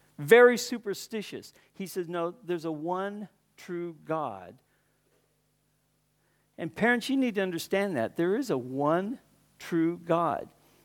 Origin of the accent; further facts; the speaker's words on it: California, United States; moved away as an adult; now in Australia; 40-some years ago, my wife and I came from Southern California. And we came here to Western Australia to help found a church and get something going, which is still here. It's up in Wanneroo.